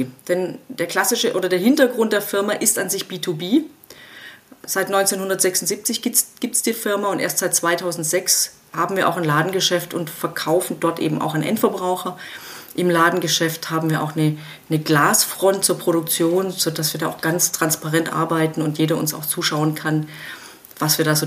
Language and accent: German; Baden-Württemberg, Germany; Ich komme aus dem Nordschwarzwald